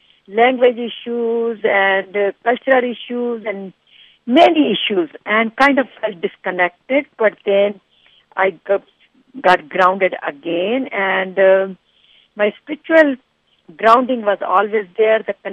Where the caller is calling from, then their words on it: San Francisco, California, United States; From San Francisco, California.